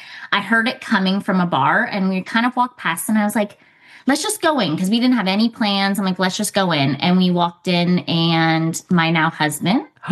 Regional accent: Canada; now in Nashville, United States; Okay. So yeah, we are in Nashville and I'm actually originally from Canada.

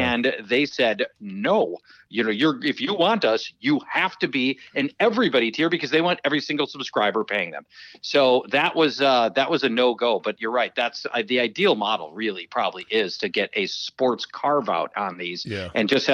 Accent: Minnesota, United States; See, here's what you need to understand about Minnesota. We build custom hockey rinks in our backyard.

